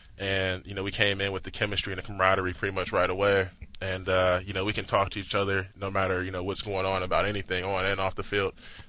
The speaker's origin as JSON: {"language": "English", "town": "Milwaukee", "region": "Wisconsin", "country": "United States", "said": "I am a Bucks fan. I'm from Milwaukee."}